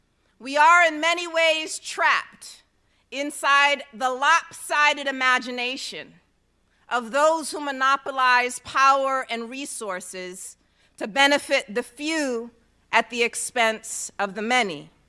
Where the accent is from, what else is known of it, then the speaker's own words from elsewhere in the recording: South Carolina, United States; also born or lived in India / Los Angeles, United States / South Pacific / Southern Africa; I come from many Souths. I was born in southern India. I was raised equal parts in South Carolina, South Central LA. I spent my youth in the South Pacific, Southern Africa, and Southwest Atlanta.